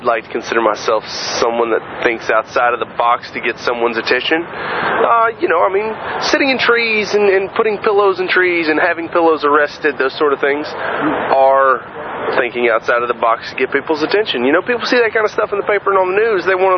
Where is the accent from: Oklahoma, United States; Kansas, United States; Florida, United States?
Florida, United States; now in Santa Cruz, United States; I love the beach here. I mean, I'm originally from Florida. It's got a little taste of home